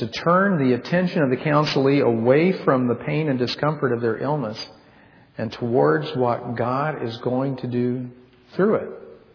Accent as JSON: {"language": "English", "region": "Indiana", "country": "United States", "said": "Obviously, I'm from Indiana. I don't know about these things. I'm also operating on, you know, it's midnight where I come from right now."}